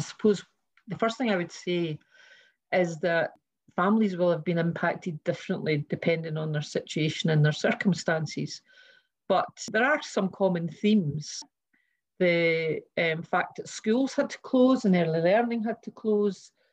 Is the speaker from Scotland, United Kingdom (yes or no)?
yes; Scotland, United Kingdom; I was brought up in West Lothian in a wee mining village.